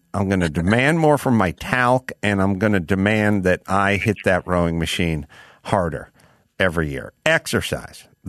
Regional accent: North Hollywood, California, United States; So as a kid, I was aware of the Nebraska Cornhuskers, but I'm from North Hollywood, so I didn't know what a Husker was, so I called them Corn Hustlers.

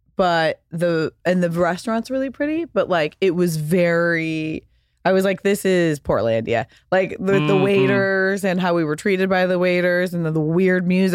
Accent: Pasadena, California, United States; There were a couple great restaurants when I was growing up in Pasadena where we had that experience.

